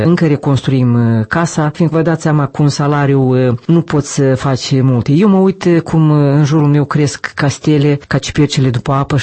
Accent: Moldova; moved away as an adult; Eu când am plecat din Republica Moldova, am avut mari dificultăți pentru a-mi face echivalența la diploma mea

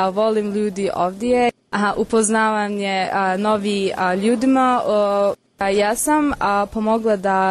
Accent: Turkey; Bosnian is a second language; now in Sarajevo, Bosnia and Herzegovina; ja sam iz Turske, ali živim u Sarajevo.

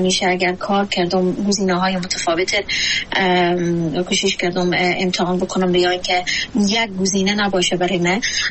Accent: Afghanistan

